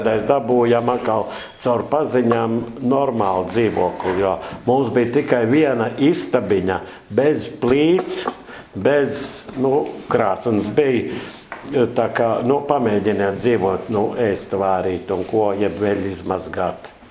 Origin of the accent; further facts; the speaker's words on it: Jelgava, Latvia; born there; Piedāvāja darbu Jelgavā. Un tāpēc es esmu dzimis Jelgavā.